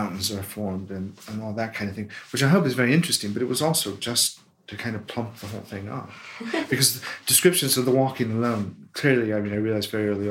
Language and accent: English; Des Moines, Iowa, United States; I know an English guy who moved to Des Moines, my hometown, married a local girl, and I'm friends with them.